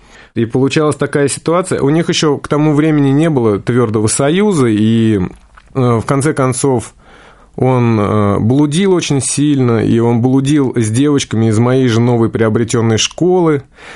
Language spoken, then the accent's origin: Russian; Moscow, Russia; Да, мы москвичи.